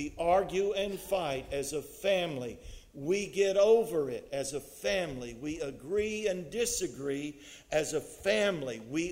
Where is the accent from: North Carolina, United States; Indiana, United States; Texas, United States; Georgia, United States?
Texas, United States; Port Lavaca; I was born and raised in Port Lavaca. I was the prodigal that came home. I was born, in fact, in the hospital up here on Virginia Street, but it's been remodeled since then. I went to high school in this school building behind us.